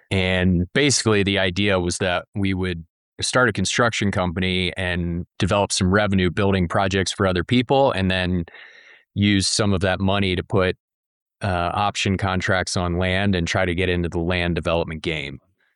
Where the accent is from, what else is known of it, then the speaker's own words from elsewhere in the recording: Delaware, United States; And I grew up in Delaware, the rural eastern shore of Delaware, and it was a beautiful place, natural environment.